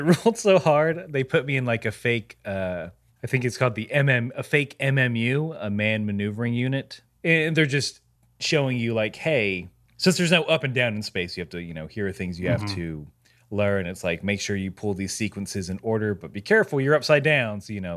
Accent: Waycross, Georgia, United States; But he is a native of my hometown, Waycross, Georgia.

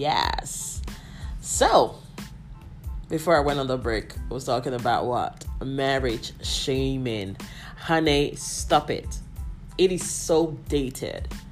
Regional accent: Nigeria; using Nigeria as, of course, as a country where I'm Nigerian

